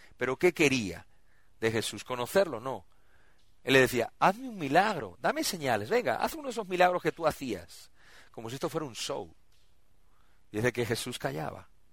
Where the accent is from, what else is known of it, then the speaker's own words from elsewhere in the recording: Argentina; yo me voy allá con mi pueblo allá en Argentina